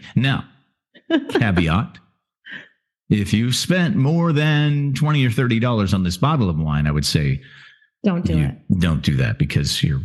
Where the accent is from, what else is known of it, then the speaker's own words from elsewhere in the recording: Pacific Northwest, United States; I grew up in the Pacific Northwest, and she grew up in Rio de Janeiro, Brazil. So I'm really good with foresty things.